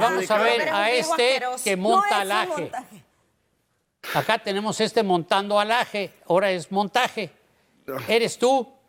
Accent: Mexico City, Mexico; born there; eso es porque nací en la Ciudad de México Ya no puedo decir el DF.

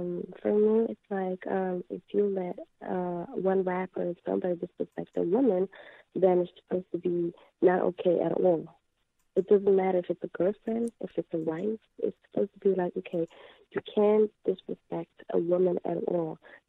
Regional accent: Italy; No, I'm actually from Italy, Italian.

